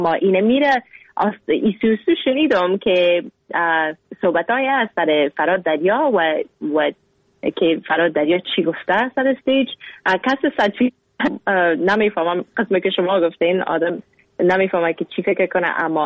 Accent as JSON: {"language": "Persian", "country": "Afghanistan", "lives_now": "Canada", "said": "گفتم اگه از افغانستان هستم مسلمان هستم"}